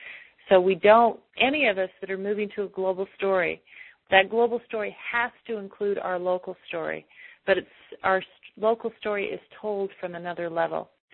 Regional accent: Salt Lake City, Utah, United States; my hometown.

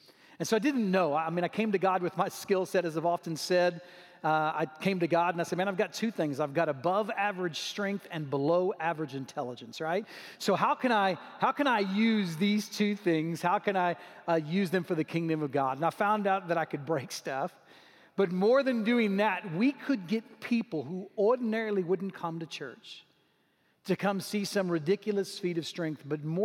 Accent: Houston, Texas, United States; now in Dallas, United States; I grew up in Houston, Texas. I live in Dallas now.

